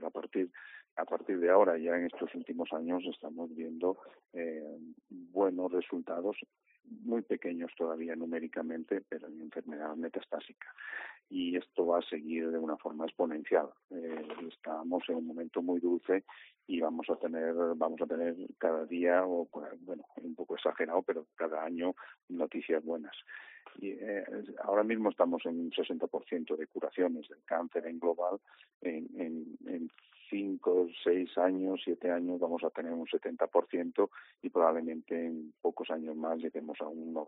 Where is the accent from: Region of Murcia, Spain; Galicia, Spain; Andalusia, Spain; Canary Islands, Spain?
Galicia, Spain; sobre todo para los que somos gallegos